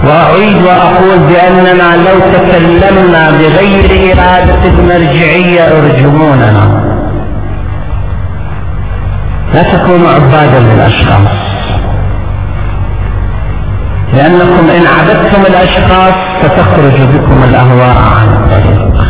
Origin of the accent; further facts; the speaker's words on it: Iraq; وأن يوحد بيننا جميعا كعراقيين سنة وشيعة، عربا وأكرادا وتركمانا، مسلمين ومسيحيين.